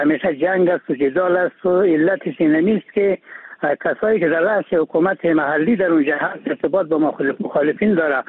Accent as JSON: {"language": "Persian", "region": "Kunduz", "country": "Afghanistan", "said": "ولایت قندوز طوری که وکیل صاحب گفتن از ولایت از کندوی افغانستان نام برده میشه"}